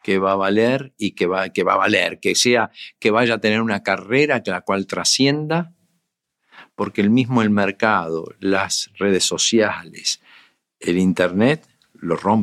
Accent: Argentina; como decimos argentinos

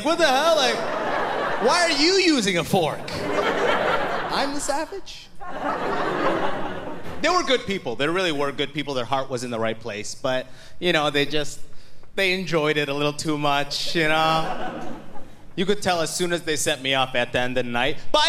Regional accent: Sudan; I'm originally from Sudan, or as old white people call it, the Sudan.

